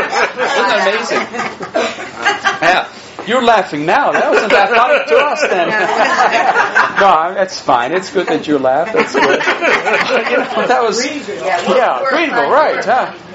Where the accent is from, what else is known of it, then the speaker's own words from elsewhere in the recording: Switzerland; I grew up, I was born and raised in Switzerland. I skied all my life.